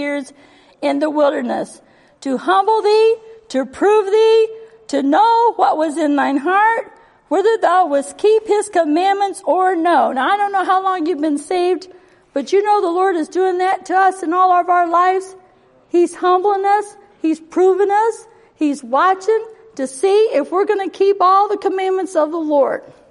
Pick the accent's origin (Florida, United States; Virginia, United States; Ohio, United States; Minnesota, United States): Virginia, United States; born there; I was born in Virginia. And I was raised with a wonderful family.